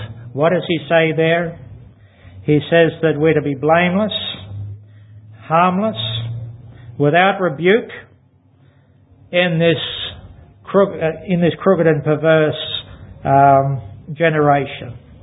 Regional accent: Ballarat, Victoria, Australia; I was brought up in the Ballarat area where there's lots of gold found.

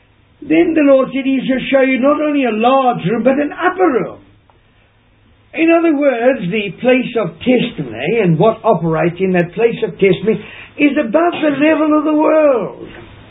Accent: South Africa; I grew up in the Anglican Church in South Africa.

